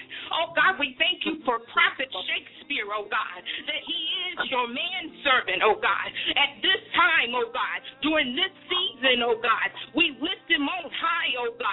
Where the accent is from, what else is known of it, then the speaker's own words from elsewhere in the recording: Greenville, South Carolina, United States; Greenville, South Carolina.